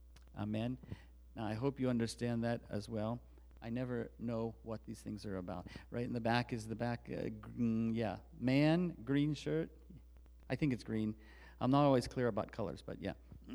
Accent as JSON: {"language": "English", "country": "United States", "said": "I'm an American in terms of my citizenship on earth."}